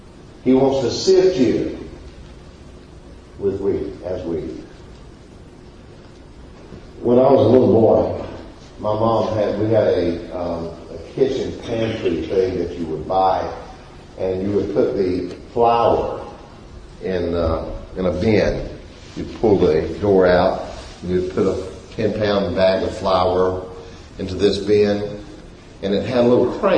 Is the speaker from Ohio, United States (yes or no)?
no; Boston, Massachusetts, United States; They say, where are you from? I say, well, Boston. I don't know how many Bostons there are.